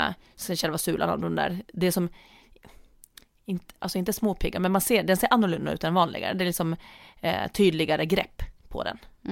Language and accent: Swedish; Åland, Finland; när jag tränade friidrott hemma på Åland förut